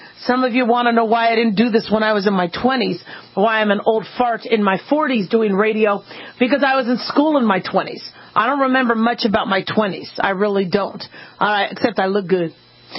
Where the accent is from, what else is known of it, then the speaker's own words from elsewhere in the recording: Nevada, United States; something about growing up in Nevada and going to school in Nevada is Nevadans really take care of you.